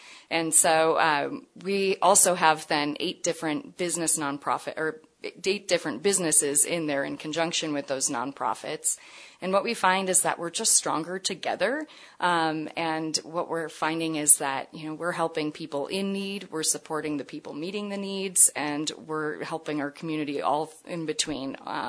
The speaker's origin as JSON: {"language": "English", "town": "Sheboygan", "region": "Wisconsin", "country": "United States", "also_born_or_lived": "Seattle", "moved": "as an adult", "said": "No, I am from Sheboygan, Wisconsin."}